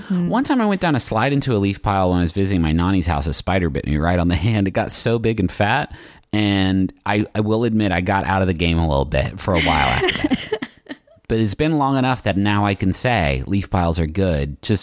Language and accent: English; West Virginia, United States; because growing up in West Virginia, there are trees for days.